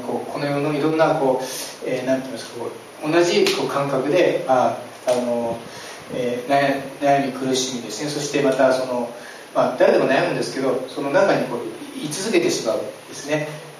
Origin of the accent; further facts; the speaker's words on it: Nagano, Japan; 私だったら例えば長野県に生まれて、本当の周りは大阪なんですけど、長野県で育って、で日本人として育ってきてですね、日本文化の中にどっぷりと使っていて